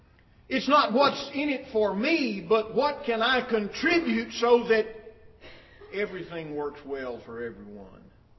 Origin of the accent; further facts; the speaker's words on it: United States; I could call the names of some good old brothers and sisters who are now dead and gone that I grew up around up in Lamar County